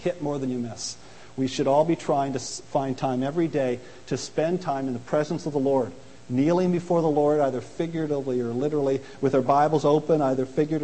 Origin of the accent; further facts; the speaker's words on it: London, United Kingdom; and I'm a Londoner